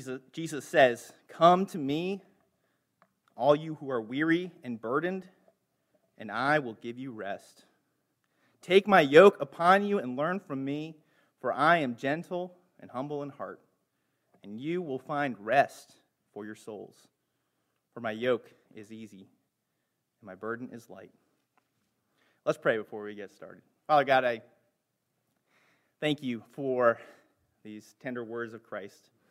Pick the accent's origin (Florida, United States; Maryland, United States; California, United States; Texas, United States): Maryland, United States; Lexington Park; I'm a local guy. I grew up in St. Mary's County, Lexington Park